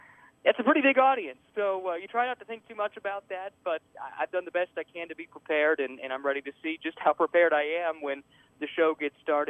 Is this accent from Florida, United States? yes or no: no; Indianapolis, Indiana, United States; I grew up in Indianapolis. This race has always been very special to me.